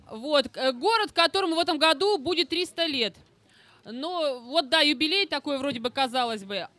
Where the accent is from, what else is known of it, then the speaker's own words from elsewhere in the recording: Biysk, Altai Krai, Russia; Да, мы приехали из города Бийска. Это такой маленький сибирский городок.